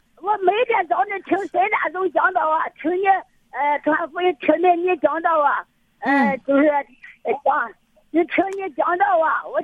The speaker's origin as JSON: {"language": "Chinese", "region": "Shandong", "country": "China", "said": "我告诉你，我老家是山东人啊"}